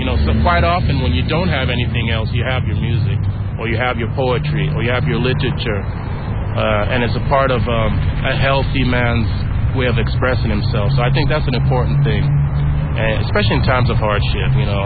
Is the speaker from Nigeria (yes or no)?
yes; Nigeria; moved away; also born or lived in Miami, United States; I'm originally from actually Nigeria. I moved back here from Miami, and I've lived in Portland before.